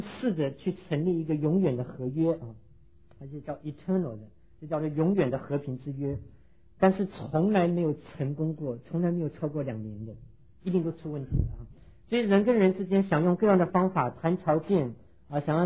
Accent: China; 我们中国人稍微注意到，就是中国有一个刑事专家啊

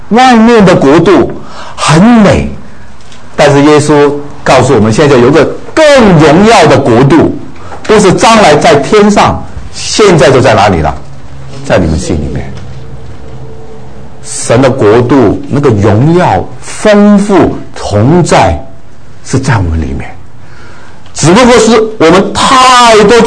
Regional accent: China; 我们中国人

